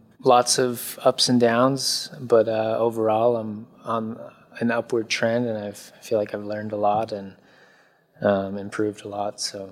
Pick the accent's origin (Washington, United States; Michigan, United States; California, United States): Washington, United States; Kirkland; I grew up in Kirkland, which is 15 minutes outside of Seattle, so I'm in basically a new area, I'm in northern Seattle.